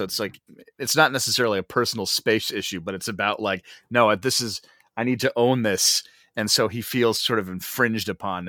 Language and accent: English; New England, United States; like growing up in New England and stuff like